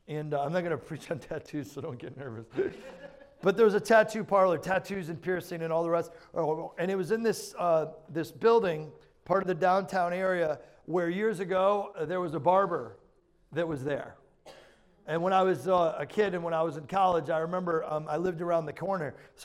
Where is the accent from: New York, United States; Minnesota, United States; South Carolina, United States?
New York, United States; When I was in New York, and so many of us were enjoying the trip and all the rest, of course, it was, my hometown, so there's a lot of memories there.